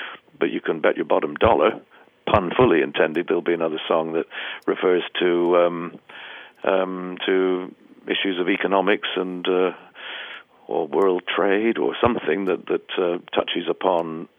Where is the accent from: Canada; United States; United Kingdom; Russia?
United Kingdom; You know, I'm British. We speak English.